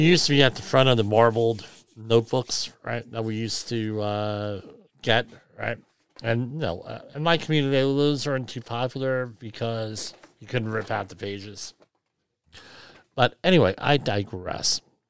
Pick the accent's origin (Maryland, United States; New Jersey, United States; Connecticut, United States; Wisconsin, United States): New Jersey, United States; I'm from New Jersey. This is the kind of shit that happens all the time.